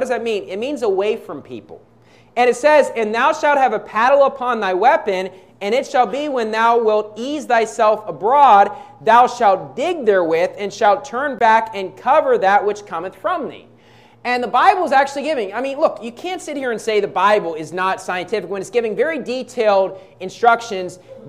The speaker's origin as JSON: {"language": "English", "country": "Philippines", "said": "I'm a Filipino, right? President Marcos is my president. Right? I'm a Filipino. I live here."}